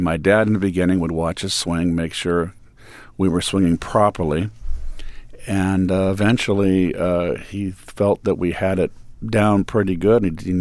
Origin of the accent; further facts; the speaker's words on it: California, United States; a dream of a young boy growing up in Northern California to be the next Mickey Mantle